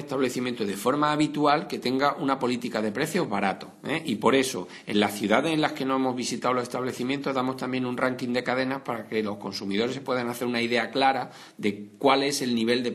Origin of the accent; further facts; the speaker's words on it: Granada, Andalusia, Spain; está curiosamente en mi tierra, en Granada.